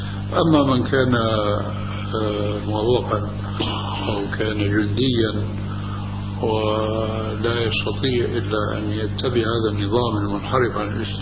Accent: Syria; now in Jordan; وفي عندنا في سوريا

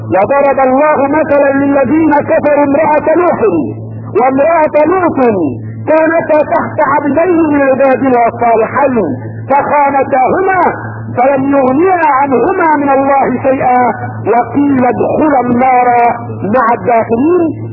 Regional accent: Egypt; عندنا في مصر وحدها ما لا يقل عن الف قبر

